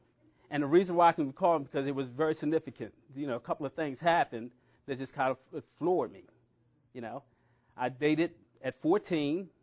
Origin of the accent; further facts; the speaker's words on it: Baltimore, Maryland, United States; I'm originally from Baltimore, and public transportation is huge there.